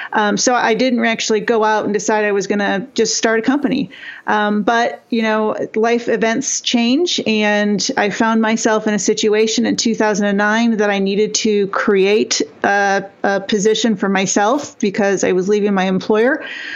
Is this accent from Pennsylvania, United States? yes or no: no; Michigan, United States; I grew up really poor in Northern Michigan